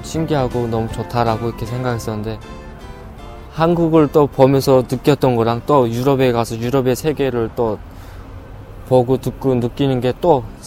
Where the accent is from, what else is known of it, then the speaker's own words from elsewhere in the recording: North Korea; now in South Korea; 나는 항상 이제 북한에서 왔는데